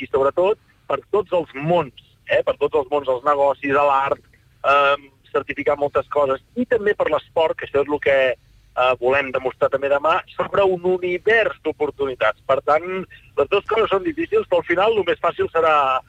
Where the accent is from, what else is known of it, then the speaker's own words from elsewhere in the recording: Girona, Catalonia, Spain; jo soc gironí